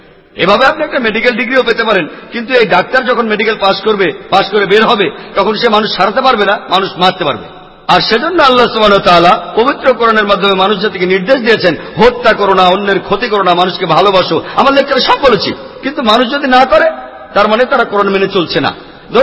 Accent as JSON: {"language": "Bangla", "country": "India", "said": "ভৌগোলিকভাবে আমি একজন ইন্ডিয়ান, ভৌগোলিকভাবে আমি একজন হিন্দু"}